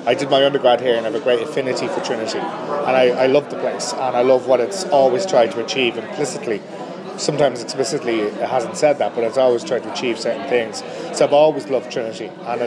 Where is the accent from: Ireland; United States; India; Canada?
Ireland; Dublin, Leinster; accent: Dublin; Yeah, I'm from Dublin.